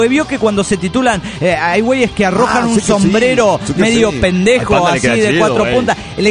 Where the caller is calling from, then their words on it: Yokohama, Kanagawa, Japan; Yokohama, Japón